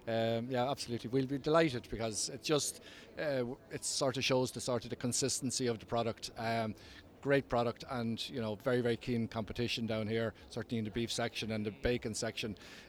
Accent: Moira, Northern Ireland, United Kingdom; from Hannan Meats in Moira in Northern Ireland

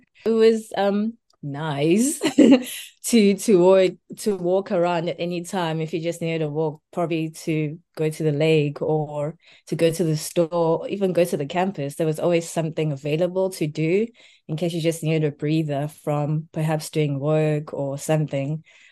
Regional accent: Durban, KwaZulu-Natal, South Africa; moved away as an adult; now in United Kingdom; I am from Durban, South Africa. I came to the UK to study my master's in film studies on the Chevening Scholarship.

